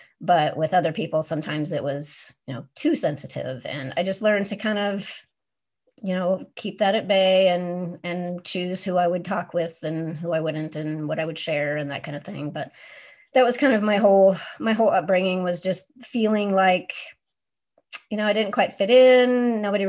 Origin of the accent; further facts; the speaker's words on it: Portland, United States; And I grew up outside of Portland, and pretty much for my whole childhood, I got used to the idea that I was apparently just too sensitive